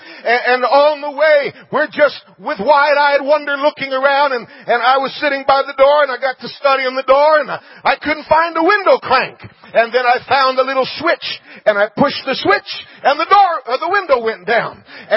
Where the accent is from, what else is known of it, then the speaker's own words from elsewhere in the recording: Brazil; That's about all they had when I was growing up in Brazil